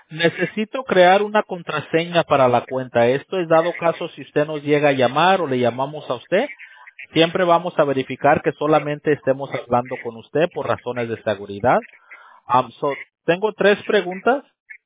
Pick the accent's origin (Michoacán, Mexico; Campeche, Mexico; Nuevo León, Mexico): Campeche, Mexico; Ah, yo soy de México, ahí de Campeche, ahí me queda usted de vecino.